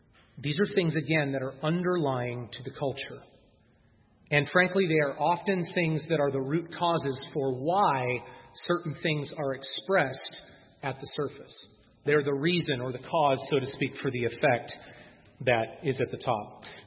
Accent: United States; I will do what I want, when I want, and how I want it, because I'm an American.

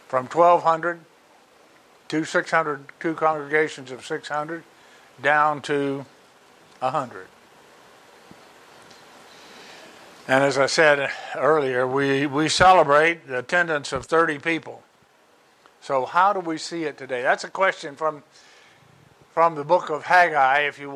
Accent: Atlanta, Georgia, United States; moved away; Now, if you don't know, we're from Atlanta and moved up here in 1973.

